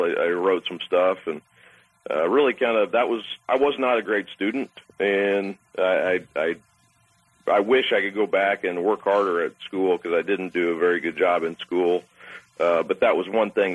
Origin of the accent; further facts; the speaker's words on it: Nebraska, United States; And growing up in Nebraska is a little different. Like you said, there's nothing, you know, there's no pro team in Nebraska, so that's it.